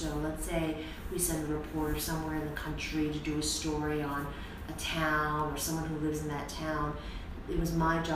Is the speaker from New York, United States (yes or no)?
yes; New York, United States; So I grew up in Brooklyn, New York, and my grandfather actually had a Chinese takeout restaurant.